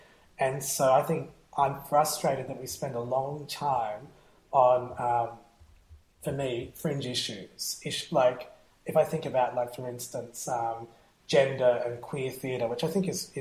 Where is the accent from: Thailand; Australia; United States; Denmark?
Australia; Ballarat, Victoria; And so I come from Ballarat